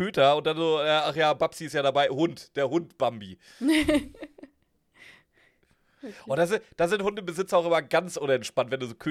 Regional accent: Schleswig-Holstein, Germany; Ich komme aus Schleswig-Holstein, wir hatten nix.

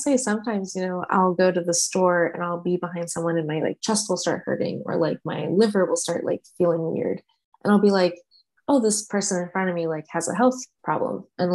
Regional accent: Ireland; Yeah, I'm from Ireland, and I don't know too much about the ancestry behind everything

